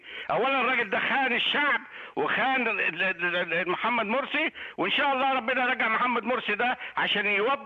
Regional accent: Upper Egypt, Egypt; أنا أقول رأيي بصراحة الصعايدة، أنا راجل صعيدي.

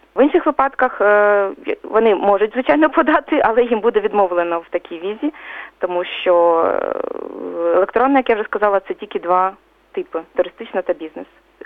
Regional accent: Chernihiv Oblast, Ukraine; now in Australia; я родом з Чернігівської області. Тут, в Австралії, я вже 3 місяці

